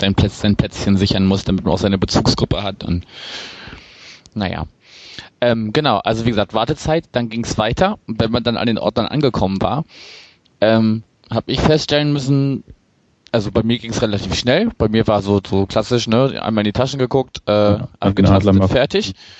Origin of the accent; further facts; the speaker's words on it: Berlin, Germany; also ich bin auch selber Berliner.